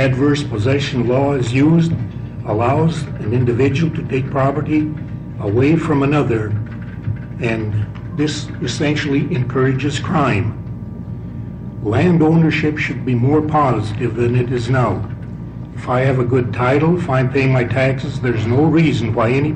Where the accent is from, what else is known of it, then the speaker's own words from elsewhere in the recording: Lebanon, Oregon, United States; from Lebanon, Oregon.